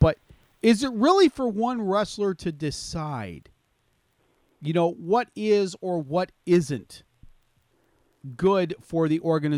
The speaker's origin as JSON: {"language": "English", "region": "British Columbia", "country": "Canada", "said": "I have a bias being from British Columbia."}